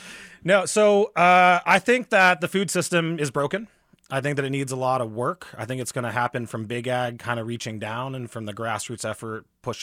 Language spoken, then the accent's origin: English; Mount Vernon, New Hampshire, United States; I grew up in a small town called Mount Vernon, New Hampshire, where there's no traffic lights and a tiny little town.